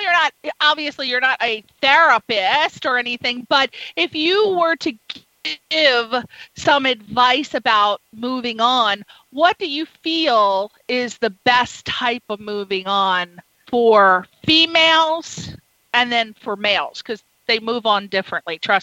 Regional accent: East Coast, United States; I'm from the East Coast. I don't remember anybody listening to country music.

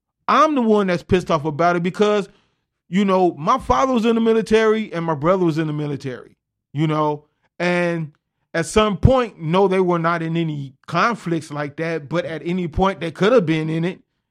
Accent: Los Angeles, California, United States; born there; You know, I'm an American. I was born here in Los Angeles, as a matter of fact.

